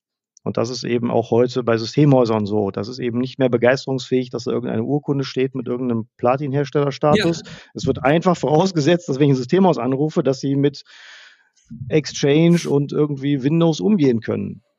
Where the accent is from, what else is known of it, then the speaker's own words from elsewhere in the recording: Rhineland, Germany; als Rheinländer